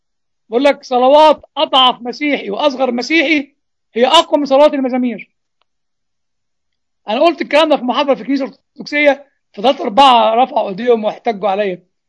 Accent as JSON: {"language": "Arabic", "country": "Egypt", "said": "لأن الجماعة الطلاينة لما كانوا عندنا في مصر"}